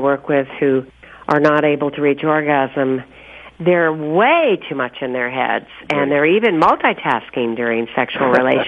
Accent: Los Angeles, California, United States; born there; Yeah, and I used to live in Los Angeles. I was born in Los Angeles, actually.

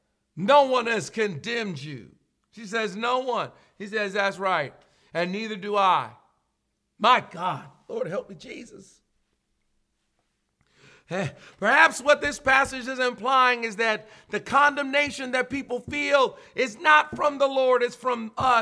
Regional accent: United States; born there; I was born in America

